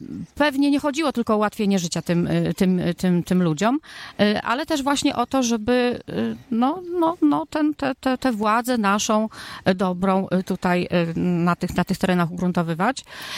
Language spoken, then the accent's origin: Polish; Solina, Subcarpathian Voivodeship, Poland; also born or lived in Lesko; Tak, ja jestem z Soliny. Można powiedzieć, że się tu urodziłam.